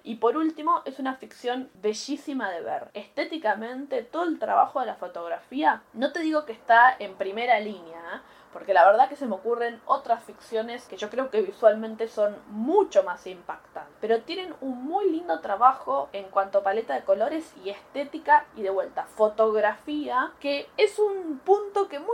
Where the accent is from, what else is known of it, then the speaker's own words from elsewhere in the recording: Argentina; no a uno como argentino